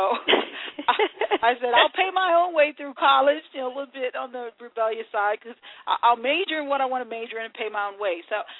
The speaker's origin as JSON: {"language": "English", "region": "South Carolina", "country": "United States", "tie": "born or raised there", "said": "So, actually, I was raised by my grandparents. I grew up in South Carolina, and I actually left South Carolina at ni"}